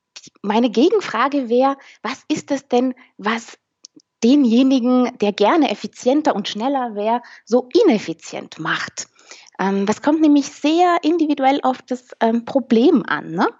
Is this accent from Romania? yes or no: yes; Romania; Ich bin nämlich selber aus Osteuropa, Rumänin.